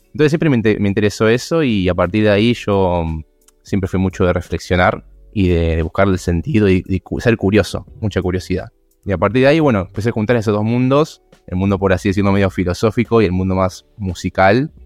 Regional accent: Mar del Plata, Buenos Aires Province, Argentina; Bueno, marplatense, músico, guitarrista, cantante, productor.

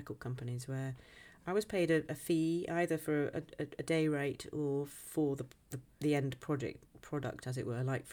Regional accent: Midlands, United Kingdom; now in London, United Kingdom; I always think I come from the Midlands, and that my family were from Cornwall. I never say I come from London. It's weird, but yeah, of course I am. I've been here a very long time.

